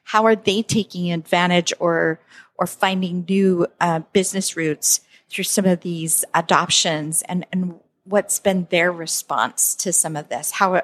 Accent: United States; This is interesting to me because as an American, and the American system of banking, we have the bigger banks

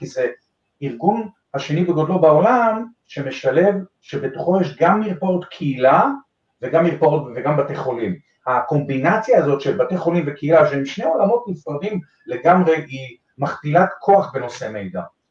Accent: Alonim, Northern District, Israel; born there; אני בן 71 עוד דקה, נולדתי בקיבוץ אלונים בצפון

